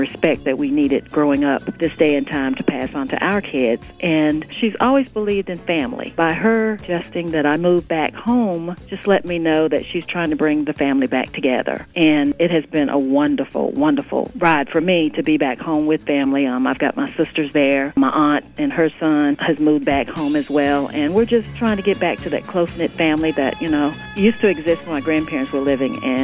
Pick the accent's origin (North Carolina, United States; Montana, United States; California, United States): North Carolina, United States; Roxboro; Roxboro, North Carolina.